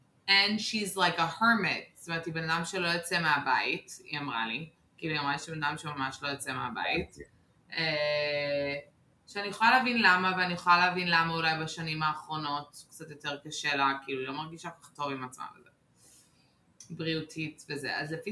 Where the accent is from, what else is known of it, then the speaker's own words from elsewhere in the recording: New York, United States; now in Israel; בגלל שאני גדלתי בניו יורק והיא גדלה בניו יורק